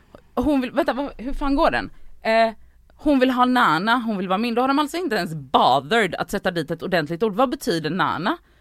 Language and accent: Swedish; Gothenburg, Västra Götaland County, Sweden; jag är uppvuxen i Biskopsgården